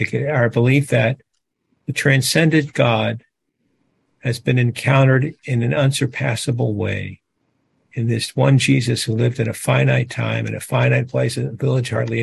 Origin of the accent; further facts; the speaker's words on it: Richmond, Virginia, United States; I grew up in Richmond, Virginia, at St. Paul's Catholic Church.